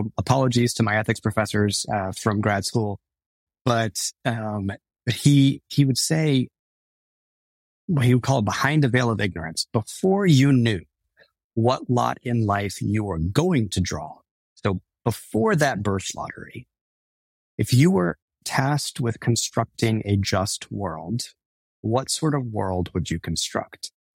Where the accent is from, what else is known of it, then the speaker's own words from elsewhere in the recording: Texas, United States; Yes, we grew up brown in Texas. Yes, we dealt with racism.